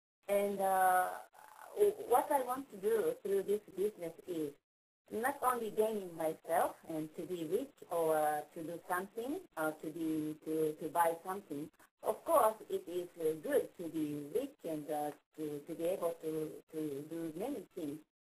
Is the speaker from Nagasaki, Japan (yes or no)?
no; Hiroshima, Japan; English is a second language; I'm from Japan. I live in Hiroshima.